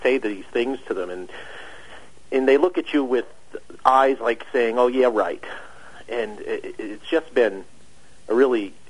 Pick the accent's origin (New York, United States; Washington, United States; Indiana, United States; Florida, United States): New York, United States; I'm from New York, and when I was a kid, that's where we used to vacation.